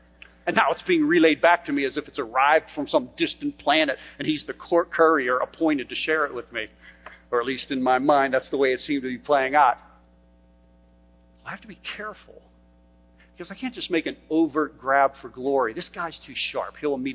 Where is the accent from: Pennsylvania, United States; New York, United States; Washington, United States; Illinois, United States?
Pennsylvania, United States; Philadelphia; I'm from Philadelphia, I know places we could move these things.